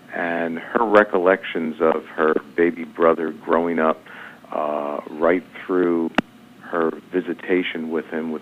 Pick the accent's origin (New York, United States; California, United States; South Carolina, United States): New York, United States; New York City; But it all happens in New York. It's my hometown.